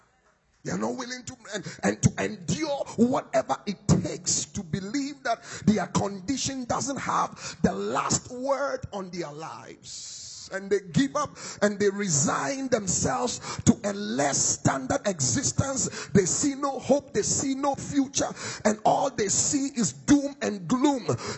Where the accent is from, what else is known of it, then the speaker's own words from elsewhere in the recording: Accra, Greater Accra, Ghana; I came all the way from Accra, Ghana to speak to one person